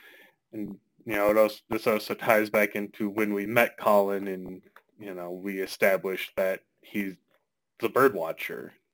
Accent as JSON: {"language": "English", "region": "Minnesota", "country": "United States", "said": "It's also because I'm from Minnesota. So every time Minnesota can get a pop culture reference, I'm on board."}